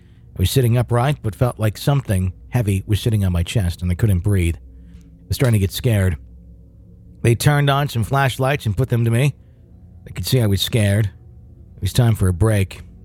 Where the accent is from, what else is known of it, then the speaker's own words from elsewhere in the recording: Wausau, Wisconsin, United States; I was part of a ghost hunting group in my hometown of Wausau, Wisconsin.